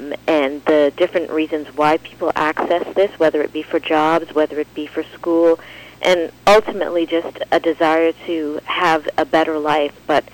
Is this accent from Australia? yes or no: no; Toronto, Ontario, Canada; born there; I was born in Toronto.